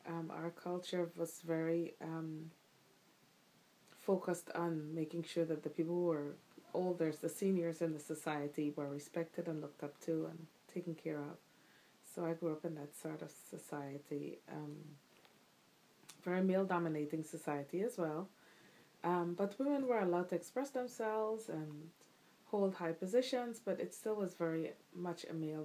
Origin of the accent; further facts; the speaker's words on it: Guyana; because I was born and raised in Guyana, it was normal to me.